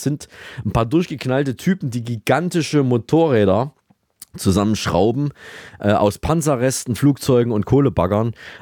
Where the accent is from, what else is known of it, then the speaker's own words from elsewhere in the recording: Saalfeld, Thuringia, Germany; Und auch in Thüringen, rund um meine Heimatstadt Saalfeld, ist es Tradition